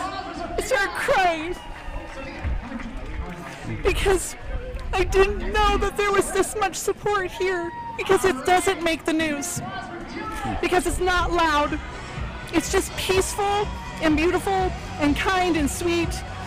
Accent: Sandpoint, Idaho, United States; And I certainly don't want my hometown of seven generations to become the place

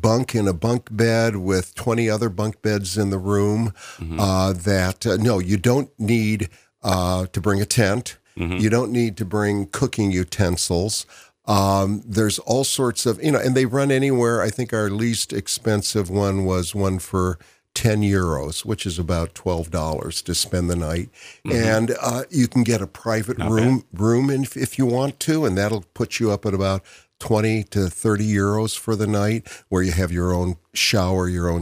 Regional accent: United States; Where are you from? And I'd say the United States.

